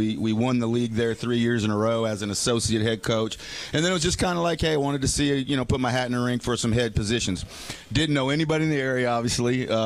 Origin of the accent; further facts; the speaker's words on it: Florida, United States; also born or lived in Georgia; I'm originally from Florida.